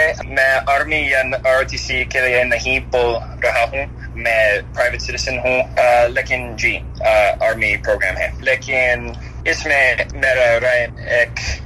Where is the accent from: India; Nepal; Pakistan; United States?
United States; Rhode Island; Hindi is a second language; now in Princeton, United States; और मैं Rhode Island से हूँ ओरिजिनली